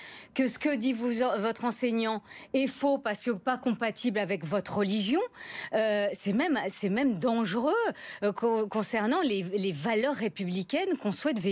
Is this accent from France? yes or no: yes; France; je suis française de confession musulmane.